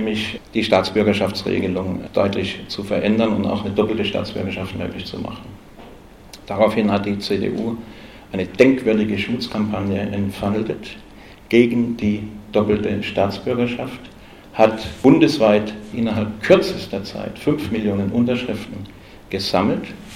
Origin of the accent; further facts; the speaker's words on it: West Germany, Germany; Aber in Westdeutschland, wo ich aufgewachsen bin